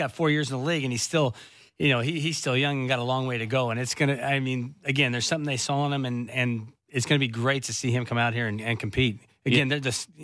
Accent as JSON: {"language": "English", "town": "Brea", "region": "California", "country": "United States", "said": "I'm from Brea, California, so I moved here."}